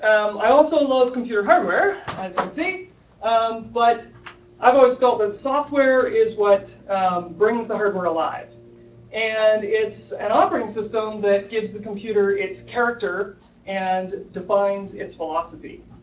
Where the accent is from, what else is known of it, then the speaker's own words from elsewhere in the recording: Kingston, Ontario, Canada; I'm from Kingston, Ontario.